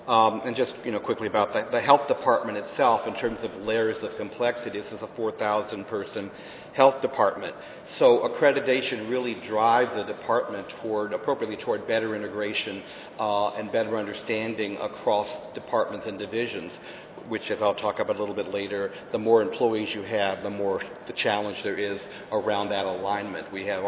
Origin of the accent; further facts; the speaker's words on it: California, United States; even though we're all from California.